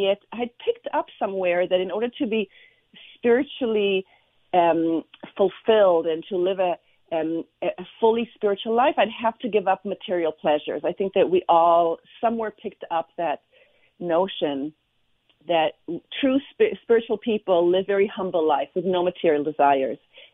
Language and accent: English; Israel; I was born and raised in Israel to an Israeli father, a Swedish mother, a Jewish father, a Christian Protestant mother